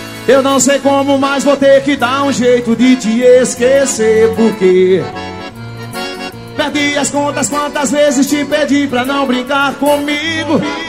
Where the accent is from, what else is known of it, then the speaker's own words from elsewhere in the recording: Rio Grande do Norte, Brazil; esse carinho na minha terra, no meu Rio Grande do Norte. Alô, Lutago do Góis, minha terrinha. Alô, Natal.